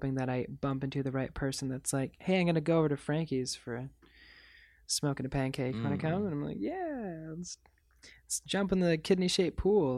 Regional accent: Michigan, United States; Maybe it's growing up in Michigan with like, you know, the like Lake Michigan and just kind of like openness

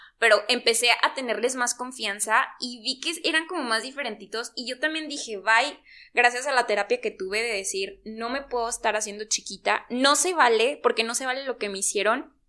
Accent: Parral, Chihuahua, Mexico; moved away; Sí me gustaría mencionar que mi mejor época de la vida fue cuando yo me fui de Parral.

